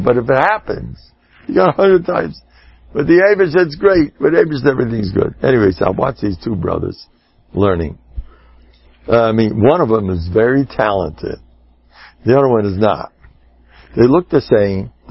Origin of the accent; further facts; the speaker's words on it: United States; He's English. I'm American.